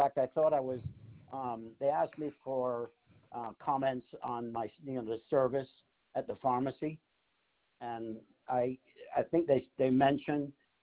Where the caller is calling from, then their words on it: Michigan, United States; And I'm calling you from Michigan.